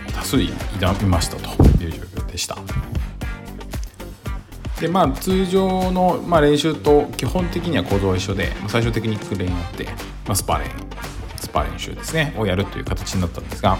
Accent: Yokohama, Kanagawa, Japan; 私の実家の横浜にも4泊ほど泊まりましたが

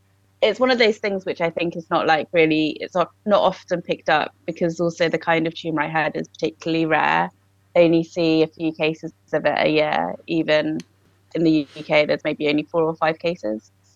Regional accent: Busan, South Korea; So I'm from Busan, mm-hmm. Which is on the south coast. So the particular area I'm from is called Namhae, which translates as sort of South Sea.

